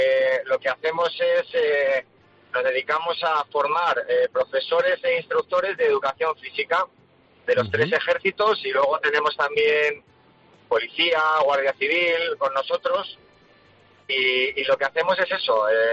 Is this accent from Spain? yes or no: yes; León, Castile and León, Spain; yo ahora estoy pasando Medina del Campo, soy de León y trabajo en Toledo.